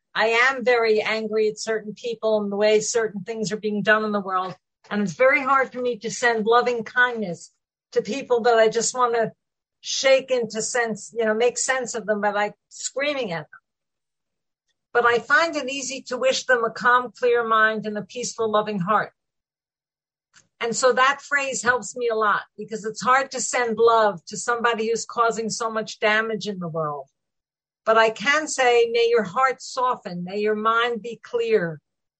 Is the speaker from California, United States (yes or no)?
no; New York, United States; I'm from New York too.